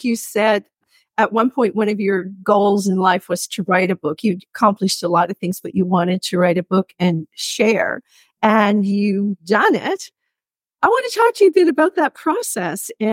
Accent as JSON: {"language": "English", "town": "Grand Falls-Windsor", "region": "Newfoundland and Labrador", "country": "Canada", "tie": "born or raised there", "said": "because I'm from the same area. I grew up in Grand Falls. Back in the day, they were Grand Falls and Windsor."}